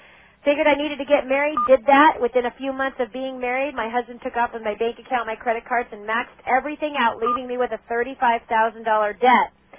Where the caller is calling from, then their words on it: Santa Barbara, California, United States; I'm calling you from Santa Barbara, California. It's a beautiful sunny day here in Santa Barbara, gorgeous ocean.